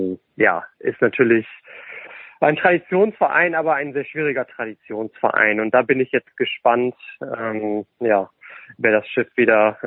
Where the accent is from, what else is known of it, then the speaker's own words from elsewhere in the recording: Essen, North Rhine-Westphalia, Germany; Ich komme aus Essen, also nur einen Katzensprung von Gelsenkirchen entfernt.